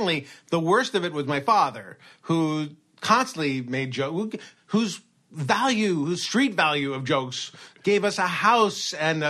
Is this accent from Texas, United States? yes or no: no; Brooklyn, New York, United States; born there; I was born originally in Brooklyn, and he was born in Long Island.